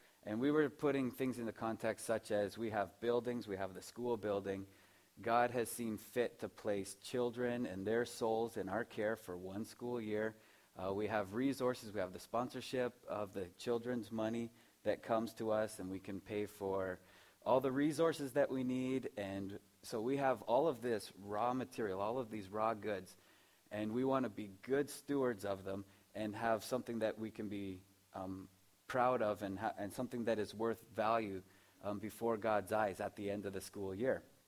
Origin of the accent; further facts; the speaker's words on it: Cortland, Ontario, Canada; Yeah, I grew up in the Cortland area.